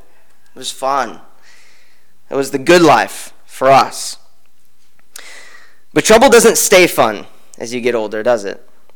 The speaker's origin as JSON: {"language": "English", "region": "California", "country": "United States", "said": "I'm from California. You watch the sunset on the beach."}